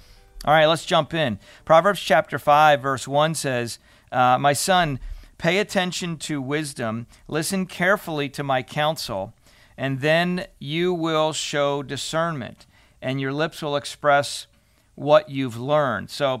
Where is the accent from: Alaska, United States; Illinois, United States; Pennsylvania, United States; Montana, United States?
Pennsylvania, United States; For a long time, years and years and years, the church, at least the one I grew up in Pennsylvania, really didn't talk about sex.